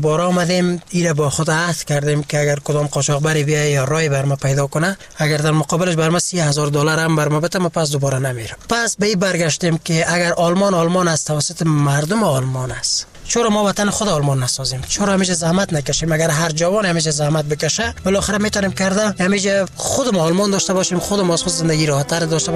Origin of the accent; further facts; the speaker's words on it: Afghanistan; also born or lived in Germany; وقتی که آلمان بودم دوستام از افغانستان همراهیم تماس میگرفتن